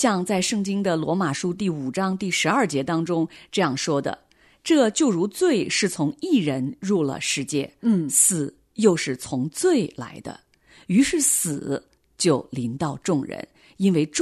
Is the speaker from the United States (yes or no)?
no; China; 那这个罪呢，在我们中国人的这个文化里面，我们以前就觉得啊